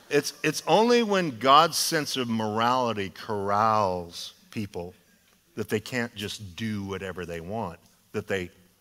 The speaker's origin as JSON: {"language": "English", "region": "Idaho", "country": "United States", "said": "I'm sorry. I'm from Idaho, and I have a Levi jacket on."}